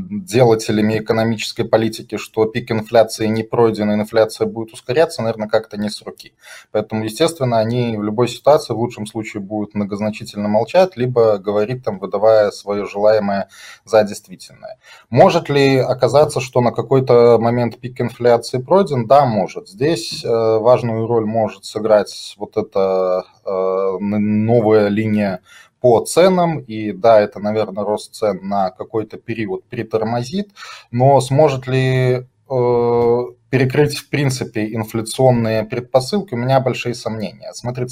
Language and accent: Russian; Kazakhstan; поскольку мы сами, казахи, я имею в виду, боимся, например, попасть под санкции.